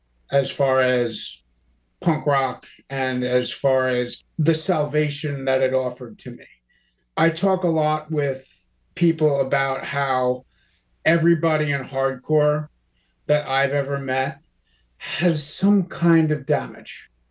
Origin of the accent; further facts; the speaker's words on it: Yonkers, New York, United States; Growing up in Westchester County, Yonkers, New York, it was kind of a no-fly zone in a lot of ways.